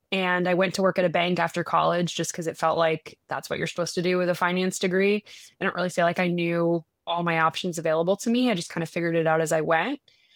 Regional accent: Florida, United States; I grew up in Florida, and both my parents are entrepreneurs.

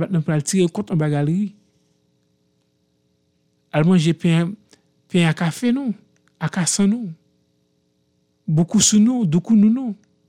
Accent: Haiti; en tant qu'Haïtien qui vit à l'extérieur.

